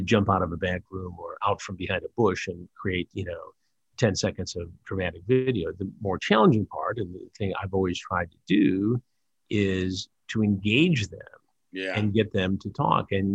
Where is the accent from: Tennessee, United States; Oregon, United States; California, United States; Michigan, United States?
Michigan, United States; Detroit; Yeah, no, I'm from Detroit. I mean, great place to be a reporter, great place to live